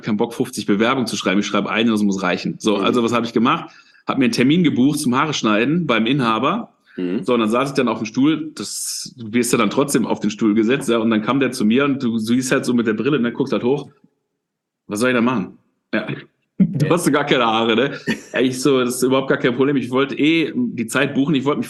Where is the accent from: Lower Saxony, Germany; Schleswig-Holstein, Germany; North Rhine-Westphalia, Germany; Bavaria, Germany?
North Rhine-Westphalia, Germany; Dinslaken; also born or lived in Mülheim an der Ruhr; Ja, also bin da auch geboren, ich bin aufgewachsen in Dienstlaken, das ist so am Rand vom Ruhrgebiet.